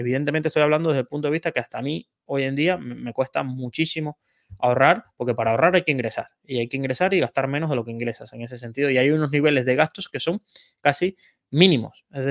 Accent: Cuba; now in Spain; me siento español porque mi abuelo era español. Y vamos, mis hijos nacerán en españoles, y yo he vivido casi ya un tercio de mi vida en España comparado con lo que viví en Cuba

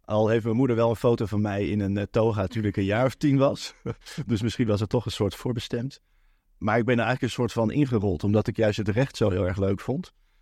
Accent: Utrecht, Netherlands; Ik kom ook uit Utrecht, dus ik heb in mijn thuisstad gestudeerd.

